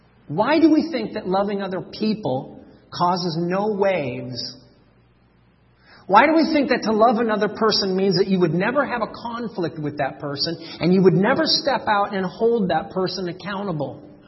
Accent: Berkeley, California, United States; I was born in Berkeley and raised right next to Berkeley my whole life.

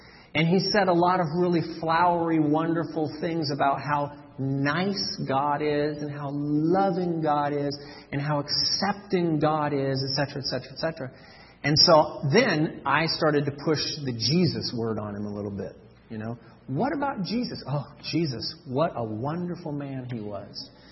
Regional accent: Berkeley, California, United States; I was born in Berkeley and raised right next to Berkeley my whole life.

